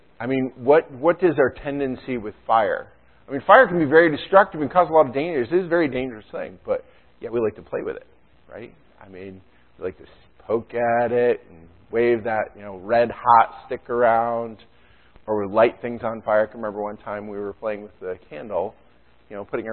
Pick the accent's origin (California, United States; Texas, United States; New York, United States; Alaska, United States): New York, United States; You know, I grew up in the Adirondacks. There's a lot of rivers around.